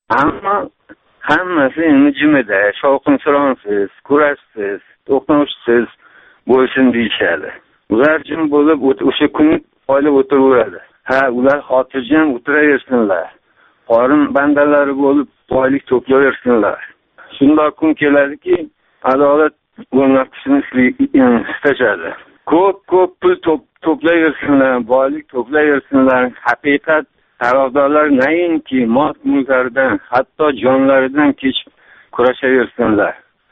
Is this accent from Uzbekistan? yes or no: yes; Tashkent, Uzbekistan; Men Toshkentdanman.